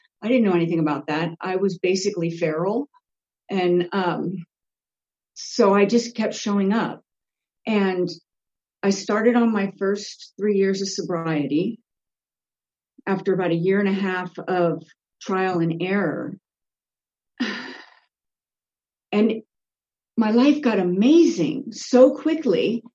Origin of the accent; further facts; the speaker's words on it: Redondo Beach, California, United States; I'm an alcoholic, and I'm from Redondo Beach.